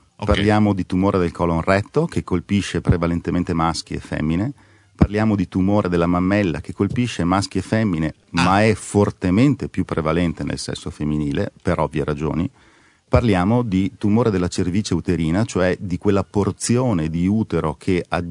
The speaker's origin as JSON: {"language": "Italian", "region": "Veneto", "country": "Italy", "said": "Io sono veneto."}